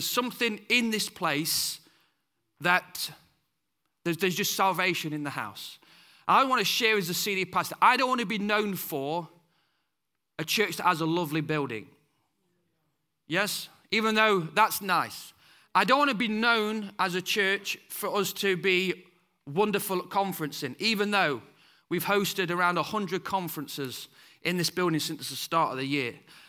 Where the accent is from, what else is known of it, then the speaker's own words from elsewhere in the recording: United Kingdom; Sorry, I know we're British, but hey, I'm preaching Bible tonight.